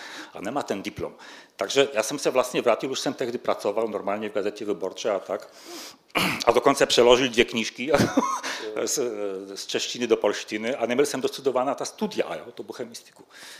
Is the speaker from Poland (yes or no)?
yes; Poland; Czech is a second language; To víte, já jsem Polák, jo, takže...